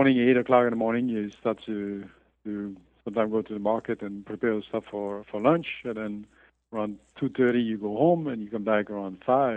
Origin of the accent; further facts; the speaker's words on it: Brittany, France; English is a second language; now in United States; I'm from Brittany, so people from Brittany have a reputation to be stubborn.